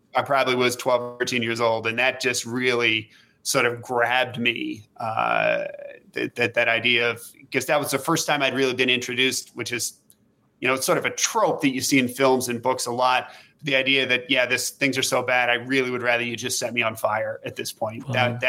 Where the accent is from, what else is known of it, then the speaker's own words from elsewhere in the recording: West Virginia, United States; I grew up in a small town in West Virginia, a very rural part of Appalachia, coal mining area.